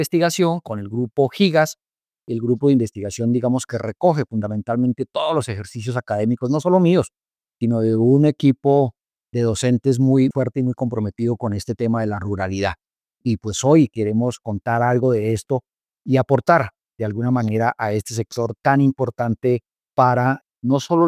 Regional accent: Duitama, Boyacá, Colombia; born there; Mi familia es de origen campesino, yo soy nacido en Duitama, en el departamento de Boyacá. Mis abuelos trabajaron la tierra, mis padres digamos que ya se alejaron un poco, pero siempre he tenido esa vena de campesino

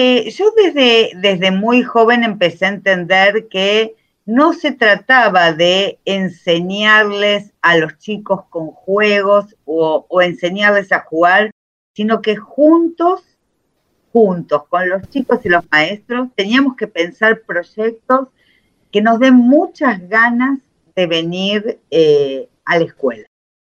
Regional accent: Buenos Aires, Argentina; born there; moved away as an adult; now in Rosario, Argentina; yo nací en Buenos Aires, Argentina, pero muy temprano, a los 22 años, ya me vine a vivir a Rosario, que queda en la provincia de Santa Fe

